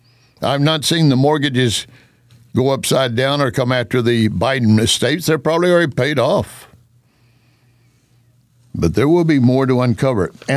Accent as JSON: {"language": "English", "region": "Texas", "country": "United States", "tie": "born there", "said": "As I pointed out in the commentary, I was born in Texas. I was born with a BS degree."}